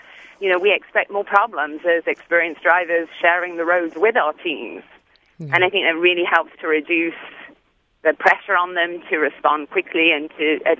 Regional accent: United Kingdom; moved away; originally from the United Kingdom

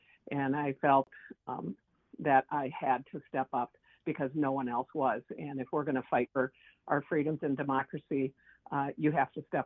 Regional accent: Somerset, Wisconsin, United States; I was born and raised in Somerset, Wisconsin, on a farm near Bass Lake. We were a dairy farm

